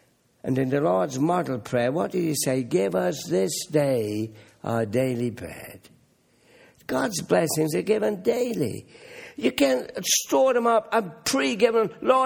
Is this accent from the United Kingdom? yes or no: yes; England, United Kingdom; I'm an Englishman. I grew up in the Second World War. I'm an old guy now.